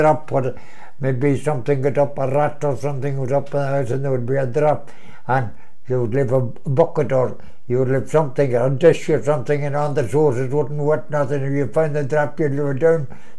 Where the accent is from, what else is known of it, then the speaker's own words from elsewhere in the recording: Ballybose, Ulster, Ireland; Aye, I was born in Ballybose in chrísla. The house where I was born is still there.